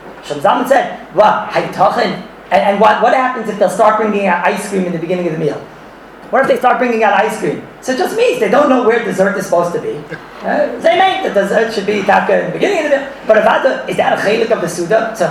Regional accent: United States; Shayla's I'm American.

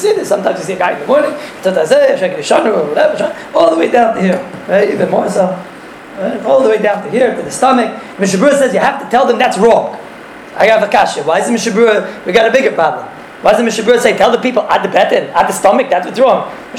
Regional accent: Israel; What do you think I come here? I come from Eretz Yisrael

